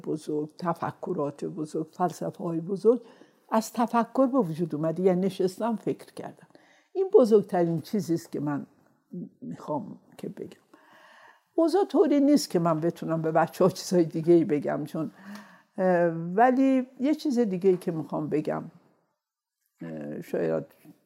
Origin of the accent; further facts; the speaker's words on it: Khoy, West Azerbaijan, Iran; born there; ما در خوی دنیا اومدم، شهرستان کوچیک بود، طبعا دانشگاهی ما دانشگاهی نبود.